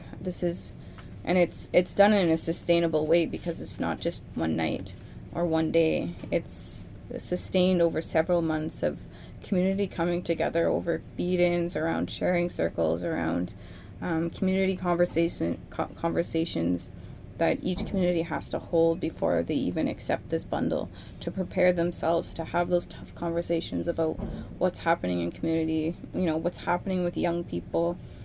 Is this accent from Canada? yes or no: yes; Alberta, Canada; I'm from Laxana in Alberta.